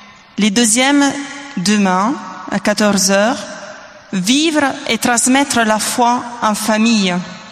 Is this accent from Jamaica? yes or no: no; Italy; French is a second language; now in Beauvais, France; de Beauvais. Je suis italienne, donc pardonnez-moi un peu l'accent.